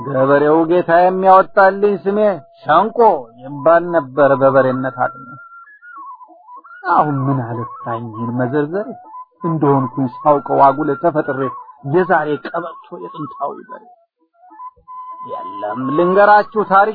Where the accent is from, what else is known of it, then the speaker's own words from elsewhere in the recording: Harari Region, Ethiopia; ከአፍሪካ መሬት በተለይ በመስራቅ ካለች ልዩ ብሔር ለምለም ኢትዮጵያ ከምትባል ሀገር ከጠቅላይ ግዛቷ በውቢቷ ሀረር ባንደኛው አውራጃ ባሏት ወረዳ ውስጥ በዛች ስፍራ ነበር ተወልጄ ያደኩ